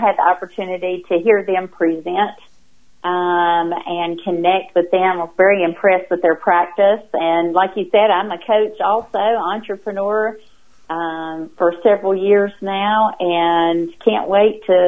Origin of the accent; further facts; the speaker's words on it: Liberty, North Carolina, United States; Born and raised in Liberty.